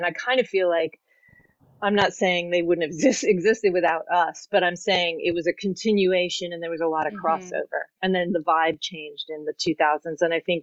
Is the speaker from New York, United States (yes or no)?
yes; New York City, New York, United States; I'm born and raised in New York, so I've seen it, you know, from through the 70s, the 80s